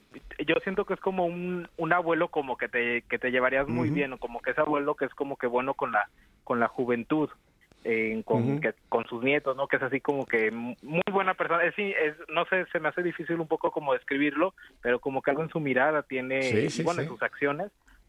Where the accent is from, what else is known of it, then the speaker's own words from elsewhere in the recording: United States; born there; yo nací en Estados Unidos, entonces tengo como que eso de americano, pero pues mis papás son mexicanos, entonces yo soy también latino, tengo como esa doble identidad.